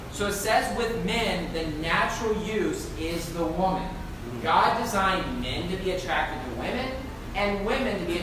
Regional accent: West Virginia, United States; now in California, United States; And look, I grew up in West Virginia. And in West Virginia, look, it's a really old country area.

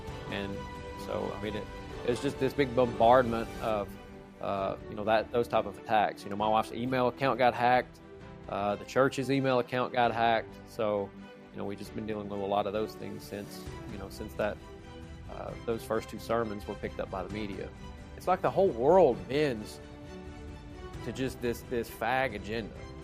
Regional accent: Knoxville, Tennessee, United States; I'm from Knoxville, Tennessee, and I'm the pastor of the All Scripture Baptist Church there in Knoxville.

